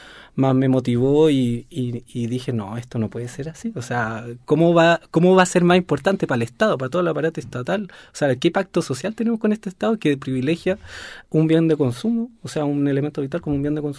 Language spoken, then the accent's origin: Spanish; Santiago, Santiago Metropolitan Region, Chile; yo siendo muy santiaguino, donde en verdad en la ciudad, al menos en Santiago